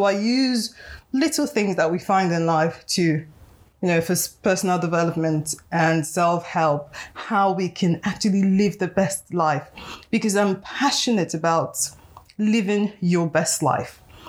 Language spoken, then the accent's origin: English; Nigeria; I'm Nigerian and in my culture, Igbo culture, we describe people by their physical attributes